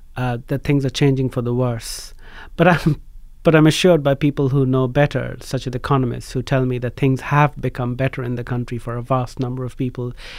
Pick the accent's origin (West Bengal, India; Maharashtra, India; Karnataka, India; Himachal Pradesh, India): West Bengal, India; Kolkata; moved away as an adult; now in England; Well, no, I was born and brought up in Calcutta. I went to school there. I did my first degree there in English literature. And then I moved to England when I was 22 years old.